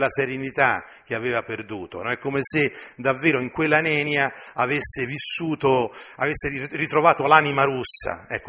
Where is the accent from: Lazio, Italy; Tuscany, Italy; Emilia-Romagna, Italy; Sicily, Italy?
Lazio, Italy; Rome; Io sono un romano, no? Sono cresciuto a Roma, io non conosco nemmeno i nomi delle piante